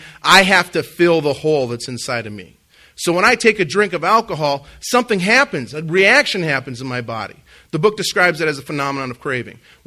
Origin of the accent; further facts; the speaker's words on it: Minot, North Dakota, United States; But I grew up in Minot on the Air Force Base.